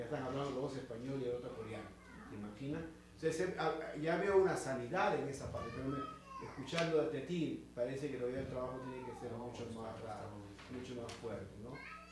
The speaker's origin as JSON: {"language": "Spanish", "country": "Guatemala", "said": "yo soy guatemalteco"}